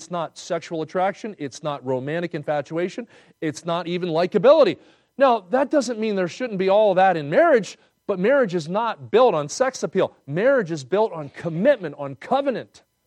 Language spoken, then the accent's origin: English; Pennsylvania, United States; now I grew up near Philadelphia, and Philadelphia means city of brotherly what?